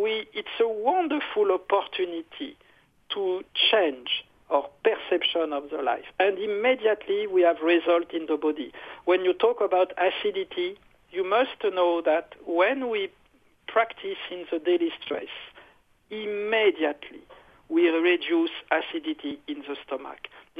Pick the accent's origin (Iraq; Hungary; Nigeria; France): France; English is a second language; now in United States; Me, I come from France. I am U.S. citizen, but I am immigrant from France.